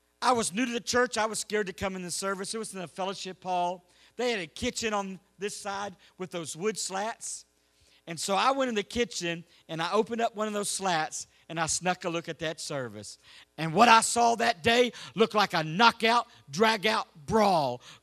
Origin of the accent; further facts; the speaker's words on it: Texas, United States; Now, I'm not like you. I'm from Texas where all the drugs are. Y'all don't have those problems in New York or New Jersey.